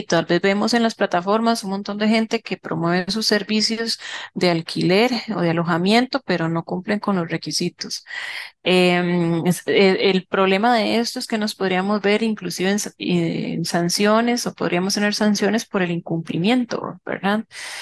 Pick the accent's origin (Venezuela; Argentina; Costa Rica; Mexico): Costa Rica; ese es un problema que tal vez nosotros como costarricenses tenemos